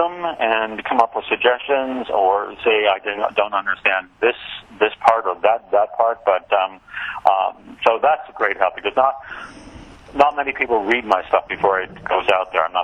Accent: Lancaster, Pennsylvania, United States; and so I was raised in Lancaster, Pennsylvania, half Italian and half Amish.

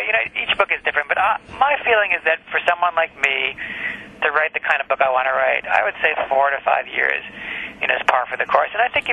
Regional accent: New York City, New York, United States; I grew up on the Upper West Side, like these characters did.

